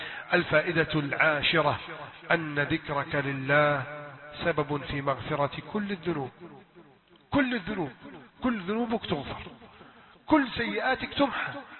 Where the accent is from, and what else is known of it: Egypt